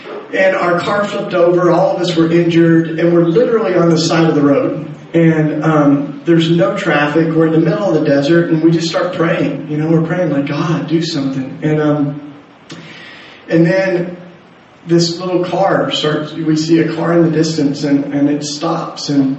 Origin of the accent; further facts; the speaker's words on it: United States; so I shouldn't have long hair because I know I'm American.